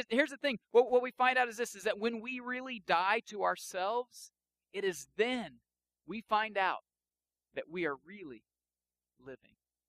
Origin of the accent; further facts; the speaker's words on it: Illinois, United States; now in Virginia, United States; I'm from Southern Illinois, and we had two burger places that have burgers that you just don't have here in Virginia.